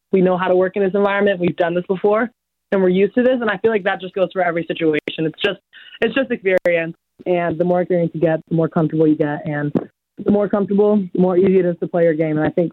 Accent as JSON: {"language": "English", "town": "Los Angeles", "region": "California", "country": "United States", "tie": "born or raised there", "said": "A really big goal of mine would be to hopefully be in the 2028 Olympic, because it is in my hometown"}